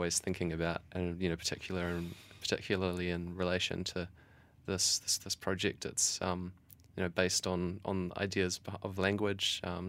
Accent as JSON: {"language": "English", "country": "New Zealand", "said": "New Zealand. So sort of close to Australia, and very similar to Australia in a lot of ways."}